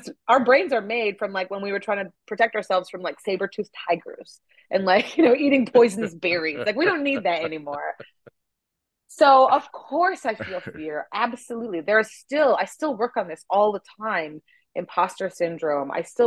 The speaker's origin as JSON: {"language": "English", "town": "Winnipeg", "region": "Manitoba", "country": "Canada", "tie": "born or raised there", "said": "this is my hometown, Winnipeg in Canada."}